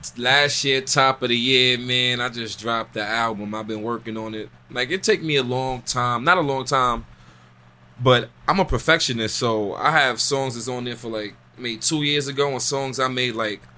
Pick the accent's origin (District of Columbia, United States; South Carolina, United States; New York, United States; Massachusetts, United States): New York, United States; Like, growing up in New York, you either got to bus or train, you feel me?